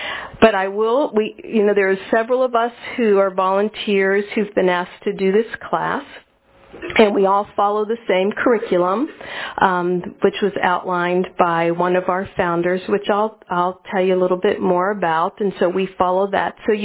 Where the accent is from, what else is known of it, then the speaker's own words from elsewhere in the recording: Steubenville, Ohio, United States; I'm from Steubenville originally.